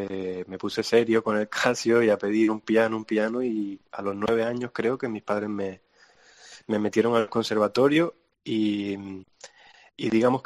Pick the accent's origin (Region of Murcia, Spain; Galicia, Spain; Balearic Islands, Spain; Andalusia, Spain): Andalusia, Spain; Granada; Sí, soy granadino de primera generación, digamos, porque mi padre viajó mucho por el mundo, su familia y tal, y no sabría ni decirte de dónde es mi padre, tal vez granadino por los años que lleva allí.